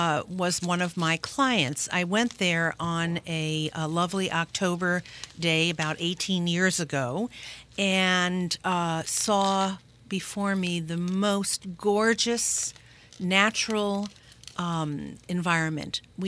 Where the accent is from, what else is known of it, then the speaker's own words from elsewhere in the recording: Brooklyn, New York, United States; My first years of my youth were spent in Brooklyn. I'm from Flatbush.